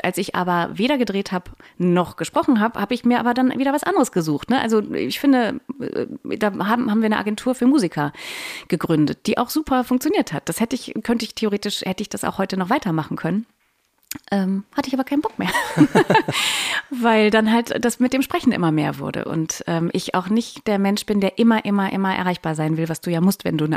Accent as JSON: {"language": "German", "town": "Cologne", "region": "North Rhine-Westphalia", "country": "Germany", "tie": "born or raised there", "said": "dass ich armes Mädchen nicht in meiner Heimatstadt Köln sein darf, sondern im bösen München arbeiten muss"}